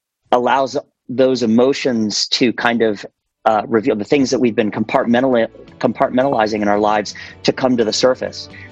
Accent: Cocoa, Florida, United States; I was raised in Cocoa, Florida. I was the son of a rocket scientist and an entrepreneur and a mother who was an educator.

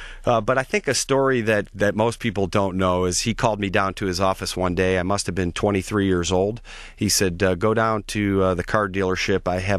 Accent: Detroit, Michigan, United States; And we grew up, I guess, a typical family growing up in the Detroit metro area with four kids going in 25 different directions.

